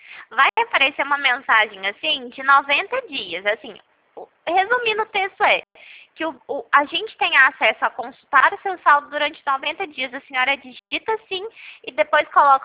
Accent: Ribeirão Preto, São Paulo, Brazil; eu sou daqui de Ribeirão Preto.

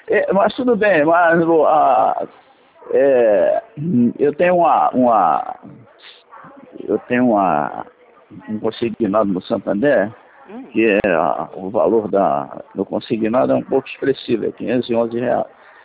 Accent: Rio de Janeiro, Brazil; Mas eu sou do Rio de Janeiro.

